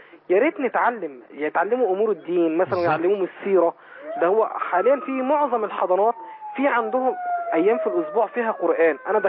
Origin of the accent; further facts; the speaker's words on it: Alexandria, Alexandria Governorate, Egypt; كشيخ المعهد عندنا في اسكندريه